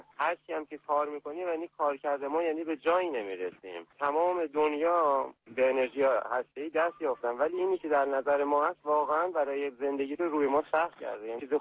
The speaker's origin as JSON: {"language": "Persian", "country": "Iran", "said": "به عنوان یک ایرانی، یک فرد ایرانی."}